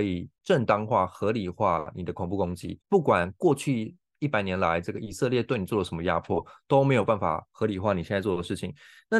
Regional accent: Taiwan; 我觉得也不是说我们台湾人好像就事不关己

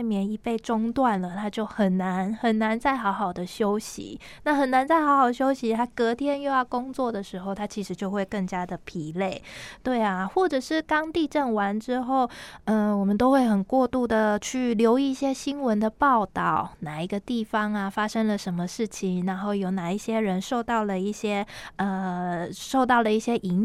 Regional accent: Hualien, Hualien County, Taiwan; 这段期间我们花莲人好像就会开始检视自己的生活

